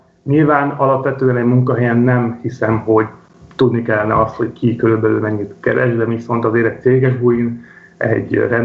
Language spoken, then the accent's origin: Hungarian; Győr, Győr-Moson-Sopron, Hungary; Én amúgy győri vagyok